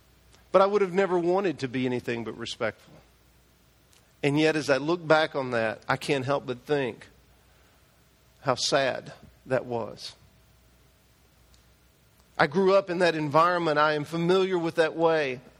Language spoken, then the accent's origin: English; the South, United States; I grew up in the South, and so the Southern influence and prejudice was very much a part